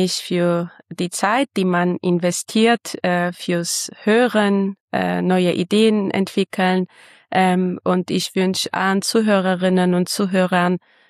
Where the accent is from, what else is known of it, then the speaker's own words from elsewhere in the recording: Armenia; now in Germany; ob diese Stadt in Armenien, in meinem Heimatland oder in Deutschland, in meinem jetzigen Wohnort ist.